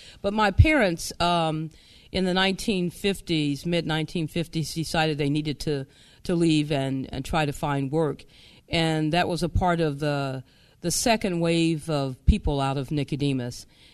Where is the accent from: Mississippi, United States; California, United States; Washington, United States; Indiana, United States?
California, United States; Pasadena; I grew up in Pasadena, California.